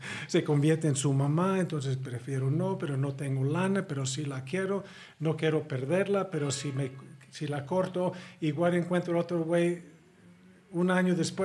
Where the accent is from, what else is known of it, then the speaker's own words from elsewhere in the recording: New York, United States; Yo soy neoyorquino. Entonces fui a estudiar mi doctorado en Texas.